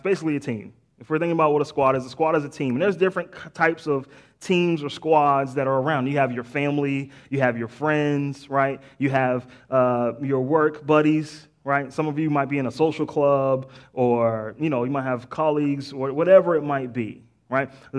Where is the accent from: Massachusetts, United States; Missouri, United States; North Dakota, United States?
Massachusetts, United States; Boston; I'm from Boston, right? D. Brown played for the Celtics.